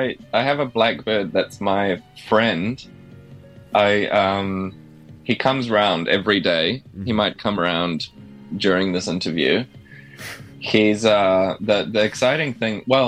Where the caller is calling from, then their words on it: Lyttelton, Canterbury, New Zealand; I am joining indeed from New Zealand. I'm joining you from Lyttelton.